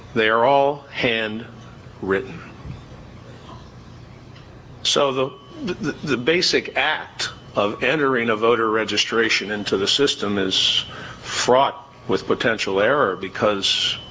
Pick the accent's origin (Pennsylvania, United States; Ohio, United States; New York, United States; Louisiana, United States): Ohio, United States; I'm from Allen County, Ohio. I'm the elections director there.